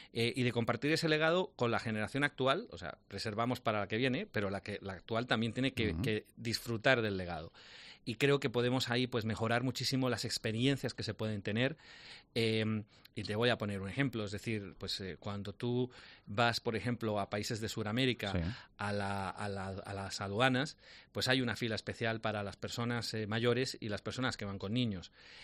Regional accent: Granada, Andalusia, Spain; tampoco somos muchos los granadinos que tenemos una experiencia internacional y tenemos las ganas de volver aquí

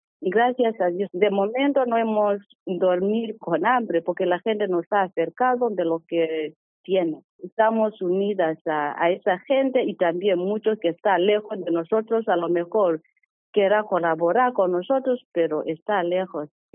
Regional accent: Kenya; Spanish is a second language; moved away as an adult; now in A Coruña, Spain; desde que estuve en mi tierra, Kenia, pues me gustaba ser monja.

